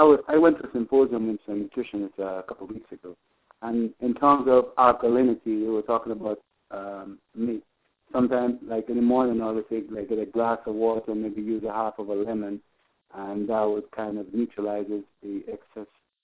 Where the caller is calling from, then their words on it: Miami, Florida, United States; Yes, Al, I need to I'm calling from Miami, Florida.